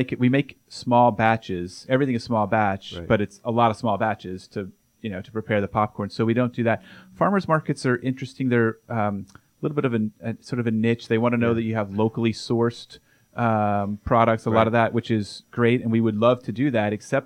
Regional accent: Arkansas, United States; I grew up in Arkansas.

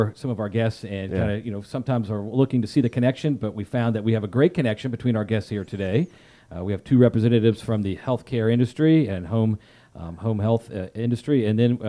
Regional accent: Brookhaven, Georgia, United States; I am a third generation Atlantan myself. My dad and granddad grew up in Decatur. I grew up over here in Brookhaven.

